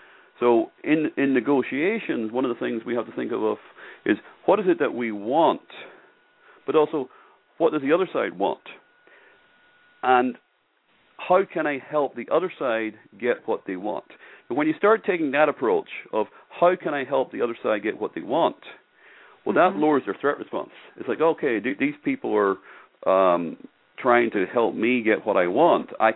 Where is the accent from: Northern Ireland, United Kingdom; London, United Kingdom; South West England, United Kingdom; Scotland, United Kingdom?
Northern Ireland, United Kingdom; I mentioned I come from Ireland. I actually come from the north of Ireland.